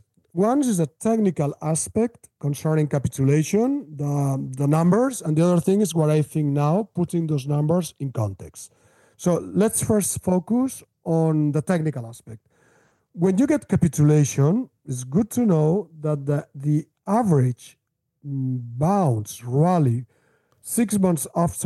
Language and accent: English; Spain; English is a second language; Look, I am from Spain. Well, you notice my accent.